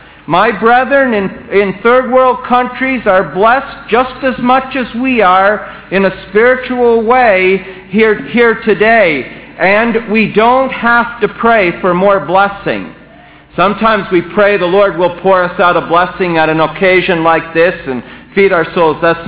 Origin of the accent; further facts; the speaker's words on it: Montreal, Quebec, Canada; I grew up in Montreal, and in 1967, when Canada had its centennial, they had a World's Fair as well.